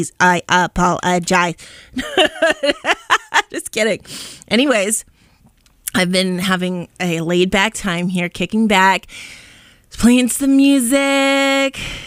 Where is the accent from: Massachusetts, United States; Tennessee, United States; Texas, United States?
Massachusetts, United States; Boston; but I am actually a Bostonian. I do live in Boston.